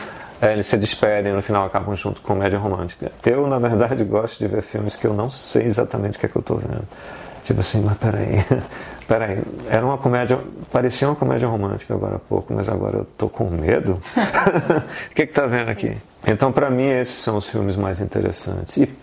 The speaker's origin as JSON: {"language": "Portuguese", "town": "Recife", "region": "Pernambuco", "country": "Brazil", "said": "Eu sou do Recife, então para mim é natural que meus filmes se passem no Recife."}